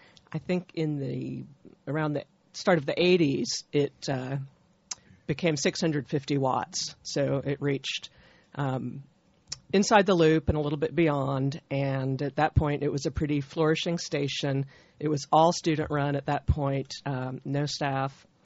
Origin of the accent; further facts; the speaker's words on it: Houston, Texas, United States; So I grew up right near Rice and grew up listening to KTRU.